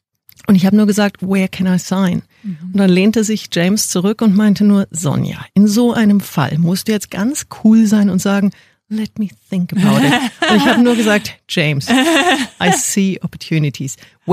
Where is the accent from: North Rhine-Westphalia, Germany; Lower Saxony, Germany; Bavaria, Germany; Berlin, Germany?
Bavaria, Germany; Munich; born there; Ich bin geboren in München, 5 Kilometer von BMW, vom Headquarter entfernt.